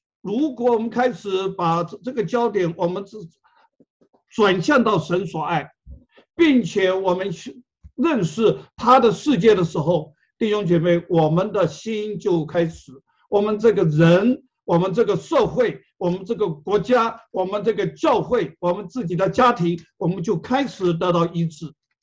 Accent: Taiwan; 我来自台湾

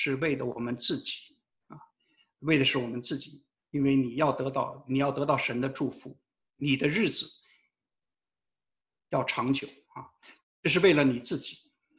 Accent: China; 我们中国人讲的这个儒家所讲的这个孝敬父母啊

